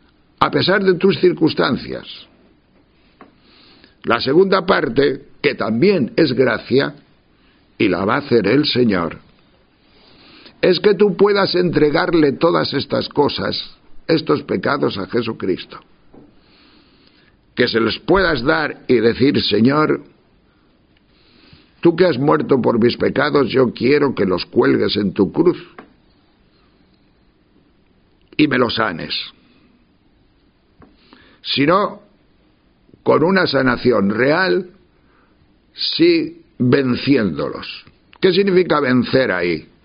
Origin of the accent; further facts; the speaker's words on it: Tejerina, Castile and León, Spain; Yo soy de Tejerina